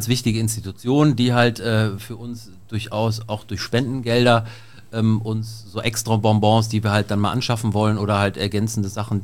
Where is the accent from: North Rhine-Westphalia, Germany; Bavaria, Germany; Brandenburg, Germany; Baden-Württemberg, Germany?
North Rhine-Westphalia, Germany; Cologne; Ja, sagen wir so, als Kölsche Jung müsste ich jetzt eigentlich irgendwas.